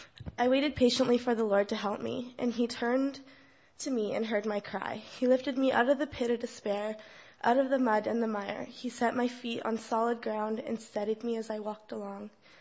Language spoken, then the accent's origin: English; Abbotsford, British Columbia, Canada; born there; I was born in Abbotsford. I was raised in a Christian home